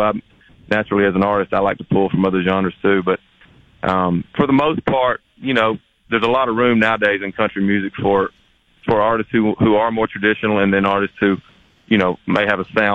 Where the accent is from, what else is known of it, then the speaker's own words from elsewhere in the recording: the South, United States; just because I grew up in the South and I'd never really traveled outside of the, you know, Alabama, Georgia, Tennessee, South Carolina, Florida group of states.